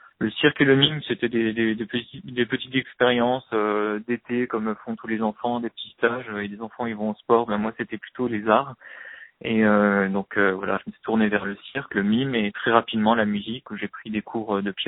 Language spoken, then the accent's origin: French; Metz, Grand Est, France; now in Paris, France; puisque je suis de province, je suis originaire de Metz en Moselle.